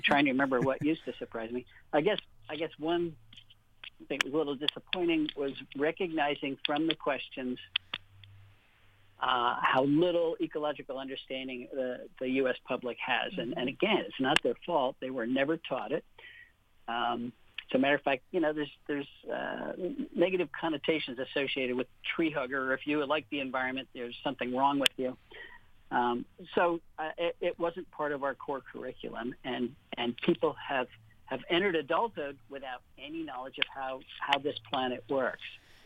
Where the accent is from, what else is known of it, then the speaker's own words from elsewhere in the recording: New Jersey, United States; When I was growing up in New Jersey, there was no Lyme disease.